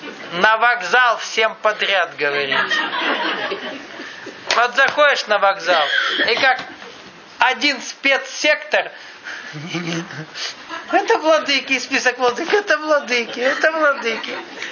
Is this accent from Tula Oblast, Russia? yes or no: no; Krasnodar Krai, Russia; Так, корректно, немного, по-кавказски скажу. И раз мы кубанские кавказцы...